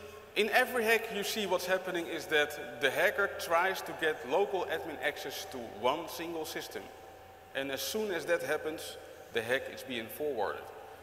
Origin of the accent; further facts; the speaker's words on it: Netherlands; I'm an architect from the Netherlands